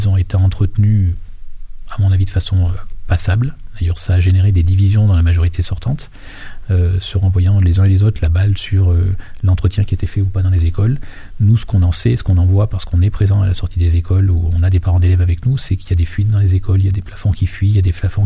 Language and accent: French; Auvergne-Rhône-Alpes, France; born there; moi je suis né en Auvergne.